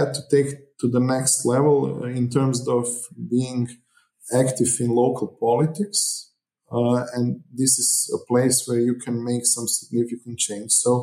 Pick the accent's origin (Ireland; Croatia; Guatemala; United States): Croatia; Križevci, Koprivnica-Križevci County; English is a second language; Okay, so I'm to this day 38 years of age. I was born in Križevci, so practically all my life I am living here, except the years I was at the University of Zagreb.